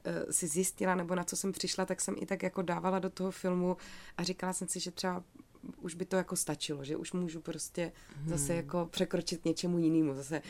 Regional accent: Ostrava, Moravian-Silesian Region, Czechia; myslím, že to slyším tím, že jsem z Ostravy.

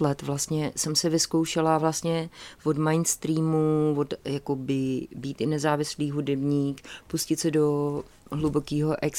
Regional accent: Karlovy Vary, Karlovy Vary Region, Czechia; my jsme z Karlových Varů a měli jsme takový krásný byt, trojpokojovej

